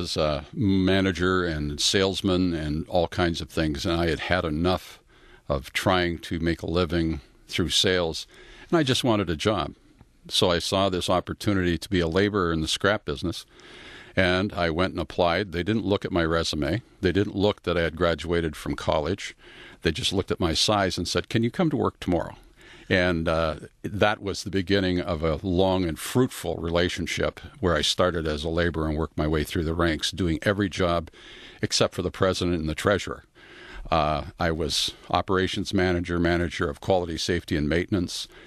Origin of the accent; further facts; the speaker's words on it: Windsor, Ontario, Canada; I was born in Windsor, Ontario, grew up in South Walkerville, and went to high school and grade school in Windsor, and then traveled around after I graduated out of high school.